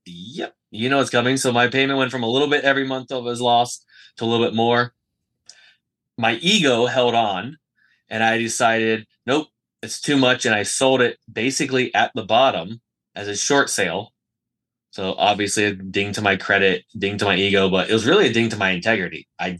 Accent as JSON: {"language": "English", "town": "Plant City", "region": "Florida", "country": "United States", "tie": "born or raised there", "said": "And I am from Plant City, Florida. Winter Starway Capital of the World. It's actually going on right now. It's in between Tampa and Orlando. It's a little town. Grew up there, Florida native."}